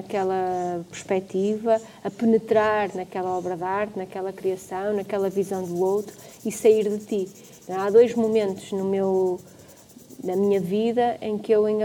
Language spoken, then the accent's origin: Portuguese; Norte, Portugal; also born or lived in Porto; Eu nasci, eu sou transmontana, sou duriense, foi lá que eu nasci. Morei uma parte muito considerável da minha vida no Porto, mas já morei em muitos outros sítios, já trabalhei em muitos outros lugares. E comecei a fazer coisas em Braga em 2009.